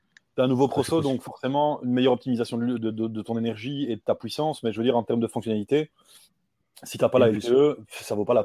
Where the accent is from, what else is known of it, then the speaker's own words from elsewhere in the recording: Belgium; Tu prends le cas chez nous en Belgique